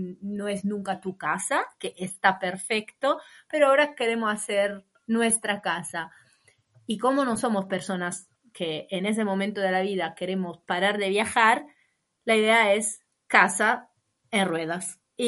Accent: Italy; yo digo siempre, yo soy italiana. Mi escuela fue mi abuela.

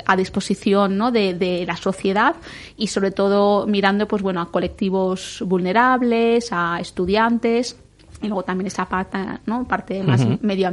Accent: Alicante, Valencian Community, Spain; por mi acento sabéis que no soy de Murcia

